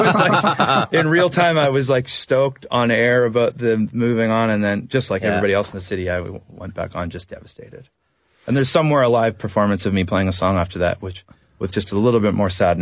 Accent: Canada; as the Canadian

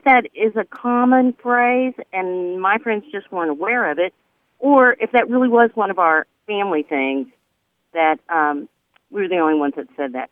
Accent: Texas, United States; now in Grand Prairie, United States; So, growing up in, north central west Texas, my mom, when she was telling a story, and I do the same thing

